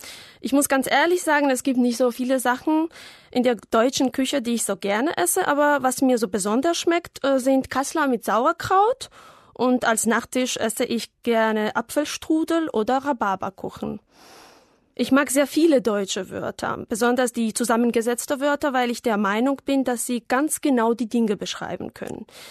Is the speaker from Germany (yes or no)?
no; Georgia; German is a second language; ich komme aus Georgien. Ich bin im Jahr 1985 geboren.